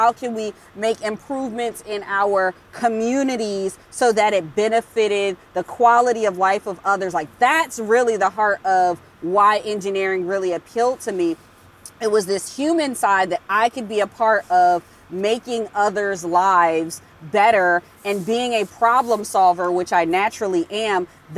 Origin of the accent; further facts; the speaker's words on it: Paterson, New Jersey, United States; I grew up in Paterson, New Jersey, inner city kid